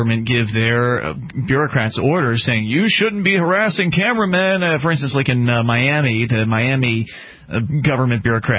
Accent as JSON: {"language": "English", "country": "United Kingdom", "said": "I'm from Britain, I'm going to India"}